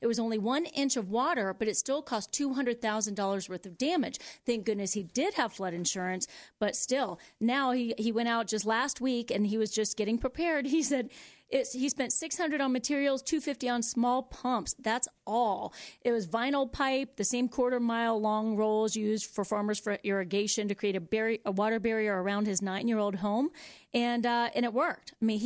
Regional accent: Florida, United States; because, you know, I'm from Florida originally

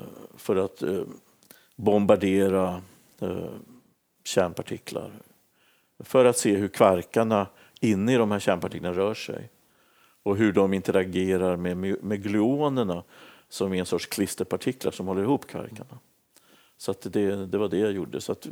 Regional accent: Stockholm, Stockholm County, Sweden; now in Uppsala, Sweden; Jag lämnade ju Stockholm där jag växte upp och åkte till Uppsala

